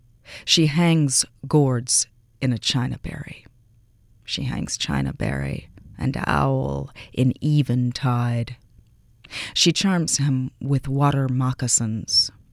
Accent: Bristol, Tennessee, United States; born there; I was born in Bristol, Tennessee, and my father's family has been there since pre-revolutionary times when they came over as squatters from Virginia.

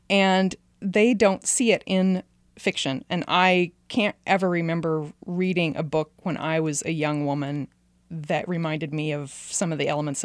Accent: Hugoton, Kansas, United States; I grew up in Hugoton, but I spent summers in South Dakota, which was where his ranch was.

